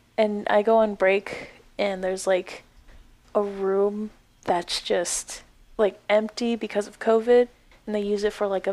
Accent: California, United States; I've been to, like, Disneyland once or twice, like, in California. I'm from California.

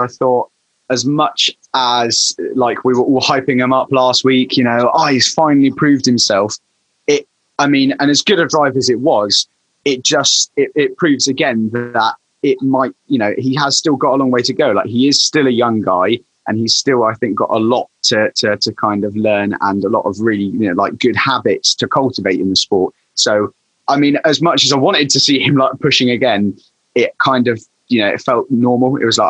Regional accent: England, United Kingdom; I mean, well, I'm English. I should hate him, but he's brilliant.

